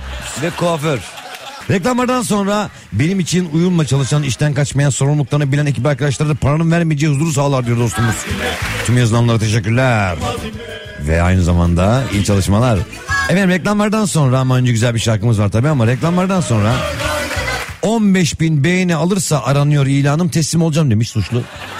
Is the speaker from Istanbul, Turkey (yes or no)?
no; Tokat, Turkey; selam canım Tokat'a. Bizim memleketimiz Tokat.